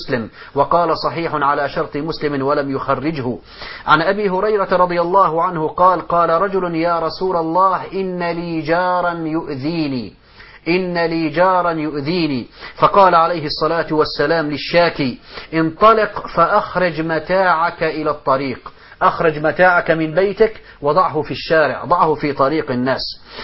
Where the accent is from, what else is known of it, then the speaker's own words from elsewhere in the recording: Syria; عندنا في الشام